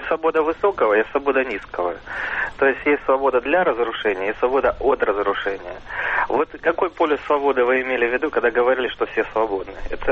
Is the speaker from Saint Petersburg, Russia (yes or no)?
no; Moscow, Russia; я из Москвы, социолог.